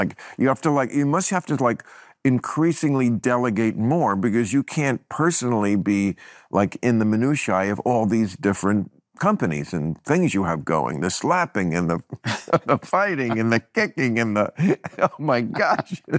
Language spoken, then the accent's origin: English; New Jersey, United States; And my home state, New Jersey, the Borgata on May 18th